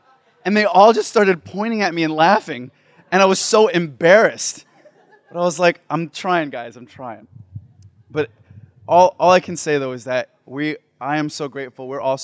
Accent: United States; Even though I came from America, big deal. I'm just like you.

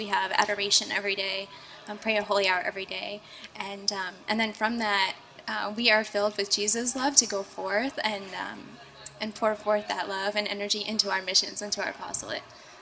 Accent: Chicago, Illinois, United States; now in New York, United States; I grew up in Chicago. And I'm living in New York right now.

